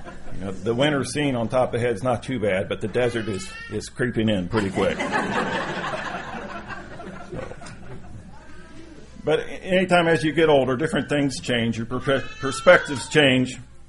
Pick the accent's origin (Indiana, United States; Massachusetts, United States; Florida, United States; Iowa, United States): Indiana, United States; Indianapolis; I'm from the Indianapolis area.